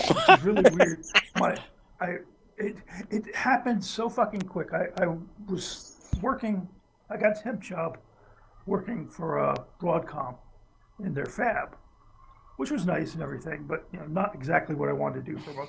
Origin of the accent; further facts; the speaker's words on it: New Jersey, United States; accent: Jersey